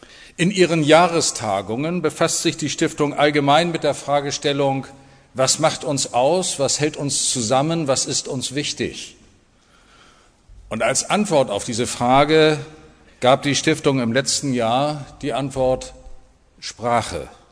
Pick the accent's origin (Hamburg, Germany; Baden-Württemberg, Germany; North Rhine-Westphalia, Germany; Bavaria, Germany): Hamburg, Germany; wenn Sie mir das als Hamburger gestatten